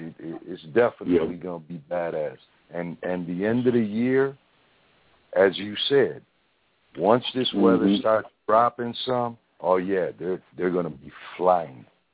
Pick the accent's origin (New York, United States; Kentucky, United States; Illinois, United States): Illinois, United States; Chicago; Hey, I hate saying it, Chad, because I am from Chicago.